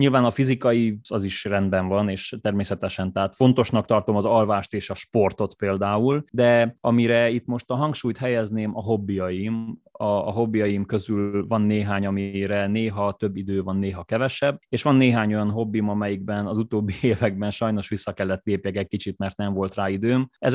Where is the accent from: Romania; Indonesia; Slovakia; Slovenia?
Romania; Harghita; az a óriási szerencse ért, hogy egy olyan helyen nőttem fel, ahol tényleg közel volt a természet, volt egy nyári házunk, nagyon sok időt töltöttem ott, ez Gyergyószent Miklós mellett volt